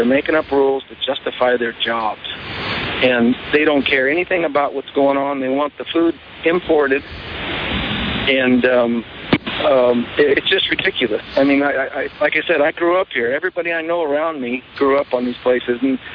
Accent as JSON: {"language": "English", "region": "California", "country": "United States", "tie": "born or raised there", "said": "I grew up in Salinas Valley, and with a family deal going when we were kids, and my cousins and I worked on this place since I was 10 years old."}